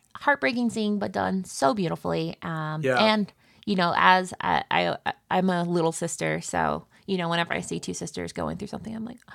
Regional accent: Nebraska, United States; I'm from Nebraska, which, you know, I sound like I'm from Nebraska. It sounds like I'm from nowhere.

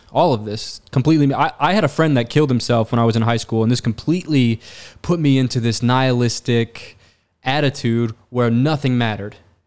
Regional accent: Detroit, Michigan, United States; When I was growing up in Detroit, I was raised Christian

